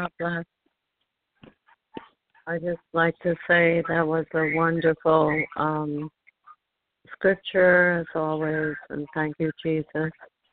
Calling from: Rockaway Park, New York, United States; I'm calling from Rockaway.

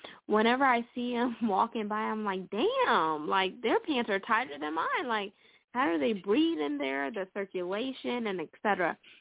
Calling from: Houston, Texas, United States; I'm calling from Houston, Texas.

